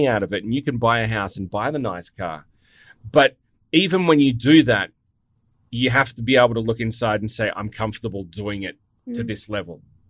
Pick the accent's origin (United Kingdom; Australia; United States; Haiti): Australia; I need to do things that aren't going to be completely cringy and will embarrass me as an Australian.